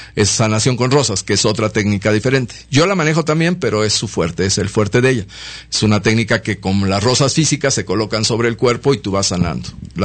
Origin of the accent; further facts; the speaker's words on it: Mexico; que es la que nos corresponde a nosotros como mexicanos